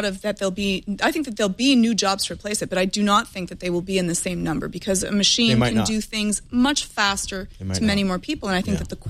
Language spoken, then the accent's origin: English; Canada; I'm Canadian